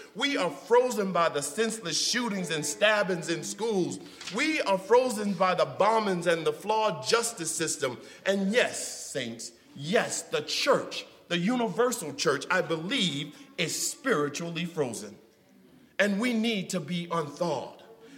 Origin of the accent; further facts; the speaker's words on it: the South, United States; I'm from the South, y'all